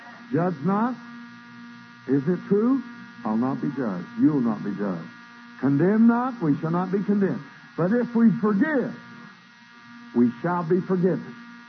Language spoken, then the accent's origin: English; Shawnee, Oklahoma, United States; born there; And I remember my grandma, I was born in Shawnee, Oklahoma.